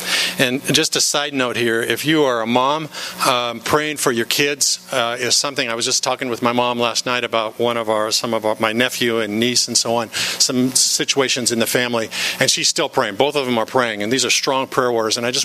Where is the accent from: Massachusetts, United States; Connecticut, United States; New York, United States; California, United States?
California, United States; La Habra; I grew up in La Habra. North Orange County.